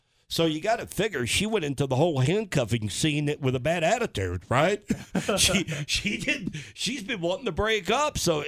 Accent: the South, United States; I wasn't sold on it. I'm from the South, okay? So everything had to be deep fried for me.

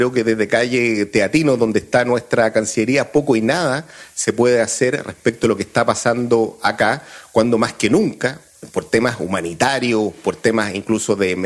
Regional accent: Chile; ya hablando como chileno, impacta necesariamente en nuestras comunidades.

